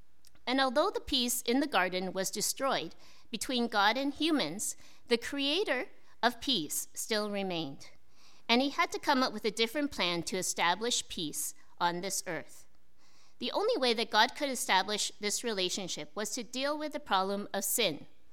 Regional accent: Waterloo, Ontario, Canada; I grew up in Waterloo, which is like a little small town, right? So not too many people.

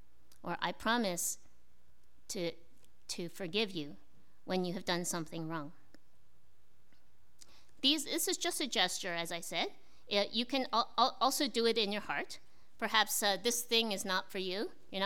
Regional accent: Waterloo, Ontario, Canada; I grew up in Waterloo, which is like a little small town, right? So not too many people.

